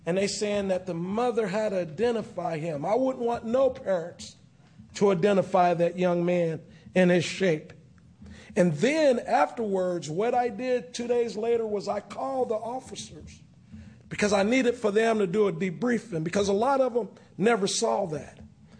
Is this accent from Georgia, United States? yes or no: no; Columbia, Missouri, United States; I'm African American, grew up here in Columbia, Missouri. Back when I was a kid, the police officers did not have to chase you because they knew your family.